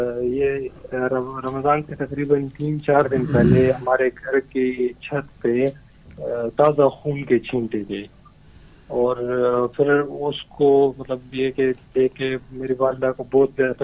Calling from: Sharjah, United Arab Emirates; جی میں شارجہ سے بات کر رہا ہوں.

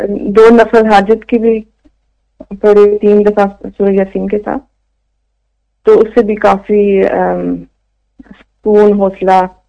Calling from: Germany; میں جرمنی سے بات کر رہی ہوں.

